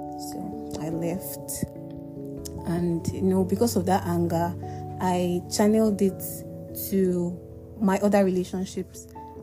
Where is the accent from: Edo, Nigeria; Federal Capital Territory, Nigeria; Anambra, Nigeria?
Anambra, Nigeria; Okay, I'm from Anambra State.